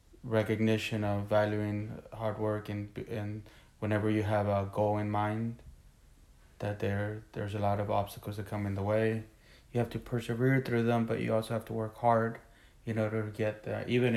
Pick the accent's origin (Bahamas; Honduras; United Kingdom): Honduras; English is a second language; now in United States; So we were living in Honduras at the time.